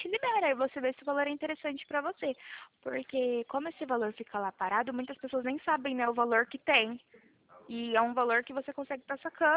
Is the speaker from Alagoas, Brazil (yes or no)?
no; São Paulo, Brazil; O meu DDD é 18, tá? Que eu sou do interior de São Paulo.